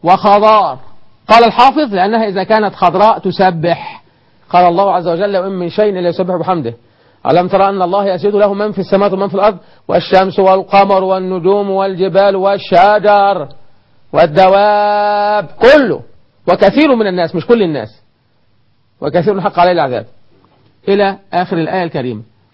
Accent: Egypt; إحنا كمصريين، أنا مصري

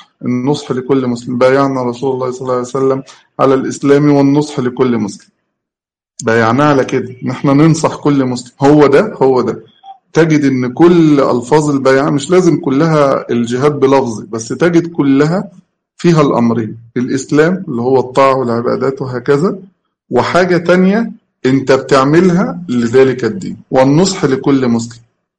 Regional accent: Egypt; احنا كمصريين

